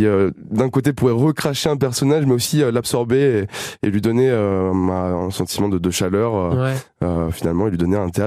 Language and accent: French; Normandy, France; en tant que vrai Normand et vrai amoureux de la Normandie